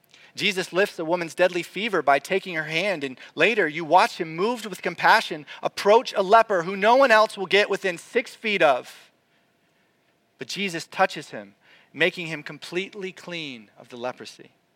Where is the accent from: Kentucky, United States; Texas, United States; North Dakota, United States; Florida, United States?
Florida, United States; 10-minute torrential downpours that I used to experience every summer day growing up in Florida.